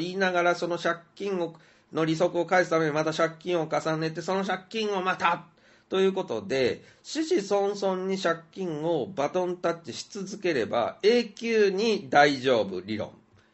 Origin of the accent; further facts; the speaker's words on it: Kansai, Japan; やっぱ関西人なので、その、大真面目じゃないんだよねっていうところはお許しください。